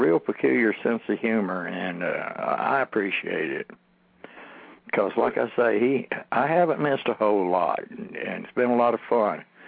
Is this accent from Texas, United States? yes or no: yes; Texas, United States; Oh no, I come off a dry land farm and ranch, 56 miles from the surf here.